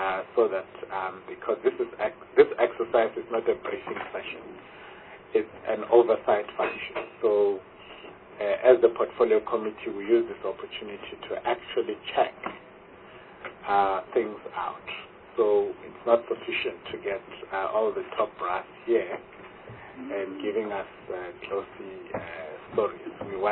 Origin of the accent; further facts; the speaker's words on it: Limpopo, South Africa; born there; I was born in Limpopo. So I'm not a Cape Tonian by origin.